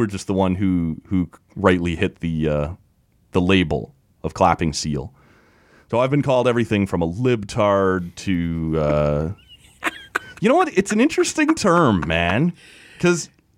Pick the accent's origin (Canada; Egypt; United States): Canada; Oshawa, Ontario; I'm sorry, I grew up in Oshawa, Ontario.